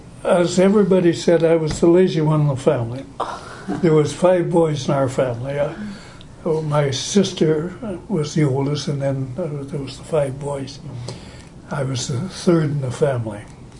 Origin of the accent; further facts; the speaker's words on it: Tiny Township, Ontario, Canada; also born or lived in Chesley; We farmed in Simcoe County, in Tiny Township.